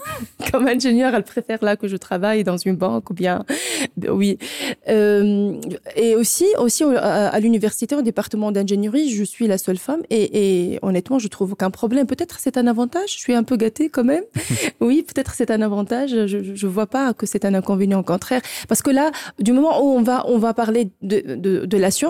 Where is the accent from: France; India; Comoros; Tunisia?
Tunisia; now in Luxembourg; Oui, je suis tunisienne. J'ai étudié en Tunisie. J'ai aussi enseigné en Tunisie.